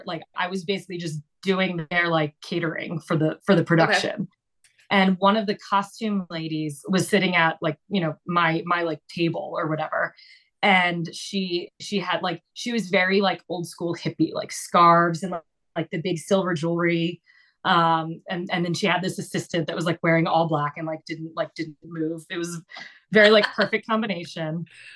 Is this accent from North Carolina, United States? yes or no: no; Downingtown, Pennsylvania, United States; This was in the Philly suburbs, a town called Downingtown.